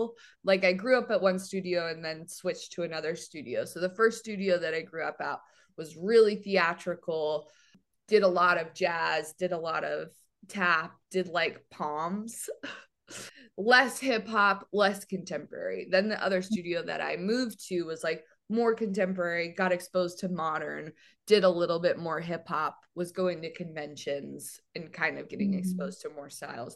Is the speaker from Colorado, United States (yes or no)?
yes; Colorado Springs, Colorado, United States; I grew up in Colorado. I lived a couple places before that, but my memorable history happened in Colorado. Grew up in Colorado Springs and was kind of always dancing.